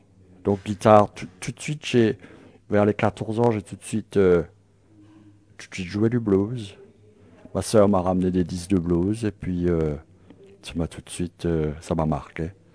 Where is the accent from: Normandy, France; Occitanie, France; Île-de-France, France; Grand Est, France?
Grand Est, France; Mulhouse; born there; Je suis né à Mulhouse